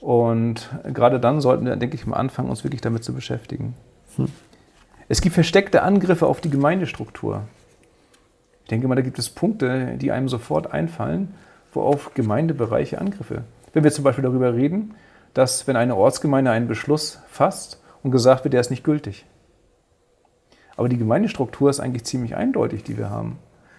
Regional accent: Northern Germany, Germany; now in Southern Germany; ich komme ja aus dem Norden, bin im Süden gekommen.

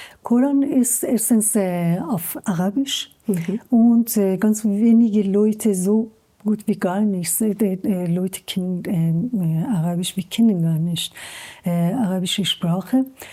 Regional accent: Iran; German is a second language; Bei uns in Iran, es ist so, wenn du mir etwas schenkst und zweimal, dreimal sagst du, es ist unhöflich, dass ich nicht nehme.

